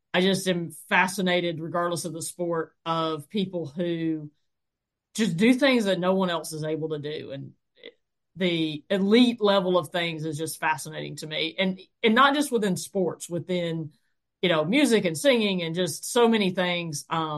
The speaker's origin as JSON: {"language": "English", "region": "Georgia", "country": "United States", "tie": "born or raised there", "said": "this is where I get torn in my life because I am born and raised in Georgia, but my PhD is from Auburn"}